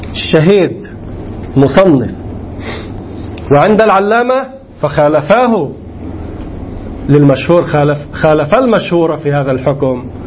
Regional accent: Lebanon; accent: Lebanese; أنا بحكي لبناني ما بعرف الإخوان اللي مش لبنانيين واضح كلامنا بالعامية اللبنانية

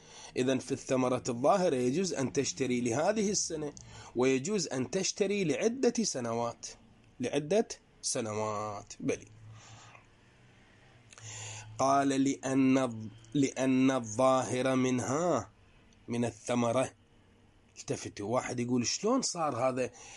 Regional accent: Iraq; احنا عندنا في العراق

